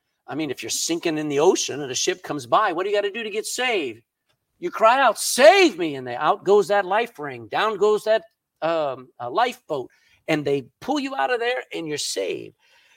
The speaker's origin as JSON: {"language": "English", "region": "Texas", "country": "United States", "said": "listen, I'm a Texan. I never would read a Jewish book."}